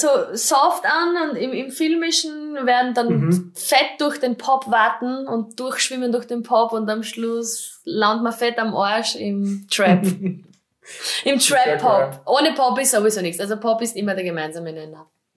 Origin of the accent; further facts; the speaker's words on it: Styria, Austria; accent: Styrian; Naja, ich rede trotzdem Steirisch. Ich muss sagen, ich bewahre mir mein Steirisch extra.